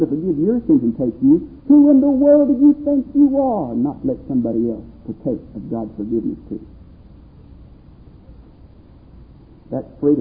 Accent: Texas, United States; I came from East Texas where race is a big issue there.

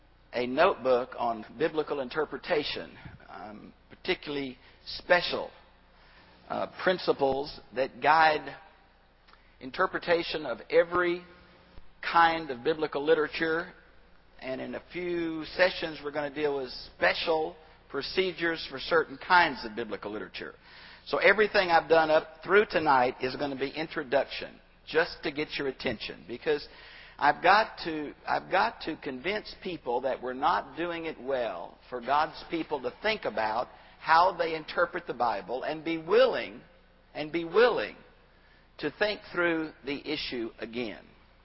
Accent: Texas, United States; meet Christians around the world, Baptist Christians, who never thought about doing church the way I grew up doing it in Texas.

